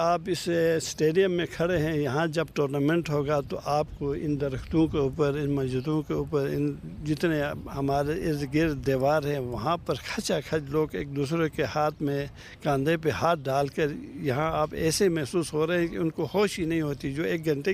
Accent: Gilgit, Gilgit-Baltistan, Pakistan; میرا تعلق ہے گلگت مرکز میں, میرا گھر ہے یہاں, میری پیدائش ہے.

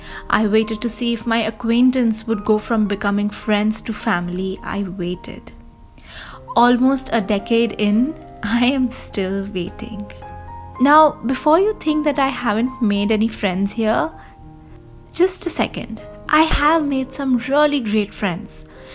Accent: Mumbai, Maharashtra, India; I am from Mumbai and there is something very, very unique about the attitude of my city.

